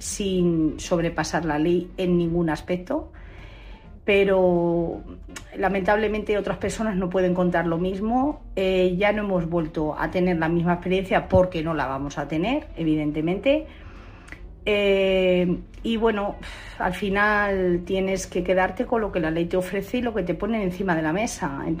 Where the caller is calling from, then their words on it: Madrid, Community of Madrid, Spain; de Madrid.